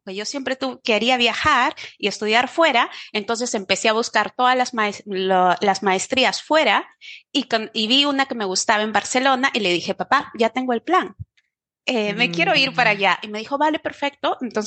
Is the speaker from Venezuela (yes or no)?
no; Peru; es una chica de Perú que decidió en un momento dado, cuando terminó la universidad a los 24, 25 años, que quería viajar